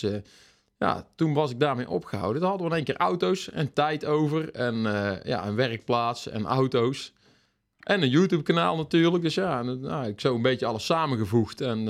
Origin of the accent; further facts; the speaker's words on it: Baarle-Nassau, North Brabant, Netherlands; Ja, uit Baarlen-Nassau natuurlijk. Hè? Ja, dus hier ben ik geboren en getogen, zoals ze zeggen. Nooit ergens anders gewoond.